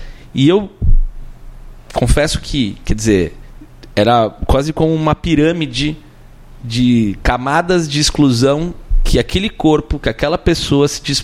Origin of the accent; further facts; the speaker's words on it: Jundiaí, São Paulo, Brazil; que eu cresci num prédio lá em Jundiaí